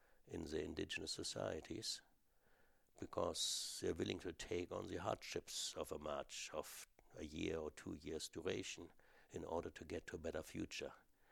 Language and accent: English; Germany; I grew up in Germany and without much thinking. Of course, I embraced whatever German values were